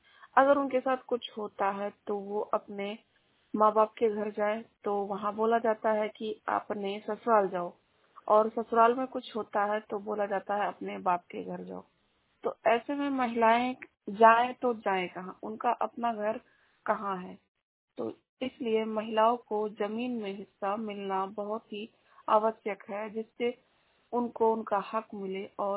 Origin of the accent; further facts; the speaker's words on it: Balrampur, Uttar Pradesh, India; मैं डिस्ट्रिक्ट बलरामपुर से हूँ, ग्राम सभा बदलपुर, थाना महाराजगंज, ब्लॉक तुलसीपुर।